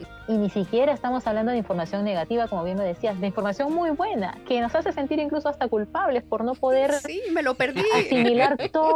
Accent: Peru; now in United States; lo importante tanto de Estados Unidos, que es donde estoy en esta cuarentena, como de mi tierra de Perú.

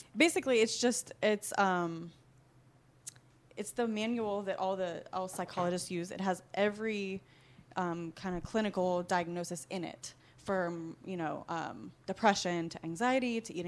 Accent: Emlenton, Pennsylvania, United States; I am born and raised in Emleton, Pennsylvania.

